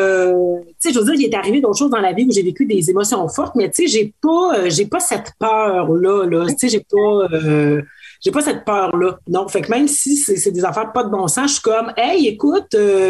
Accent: Quebec, Canada; je viens de l'Abitibi, fait que c'est comme doublement honteux.

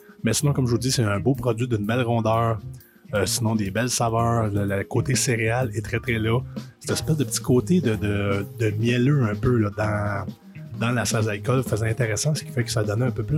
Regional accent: Farnham, Quebec, Canada; de ma région natale, là, dans les cantons de l'Est, donc dans la ville de Farnham.

